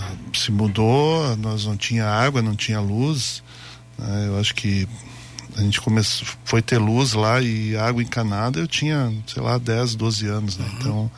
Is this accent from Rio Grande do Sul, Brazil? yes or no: yes; Caxias do Sul, Rio Grande do Sul, Brazil; also born or lived in São Brás; nasci lá em São Brás, fiquei até os 5 anos de idade. Aí meu pai, ele já trabalhava na cidade, né, aqui em Caxias.